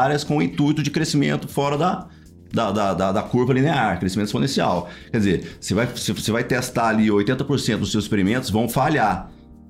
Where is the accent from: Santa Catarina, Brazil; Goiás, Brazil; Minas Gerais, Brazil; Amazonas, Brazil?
Goiás, Brazil; Anápolis; Cara, eu sou de Goiás. Sou